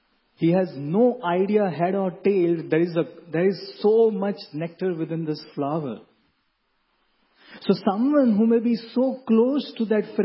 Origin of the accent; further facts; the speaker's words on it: India; Many times we, being born and brought up in India, we think that I am so close to Krishna